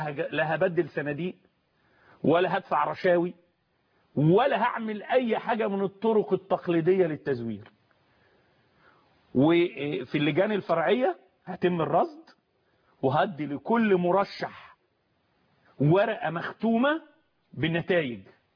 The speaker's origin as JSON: {"language": "Arabic", "country": "Egypt", "said": "انا كمواطن مصري"}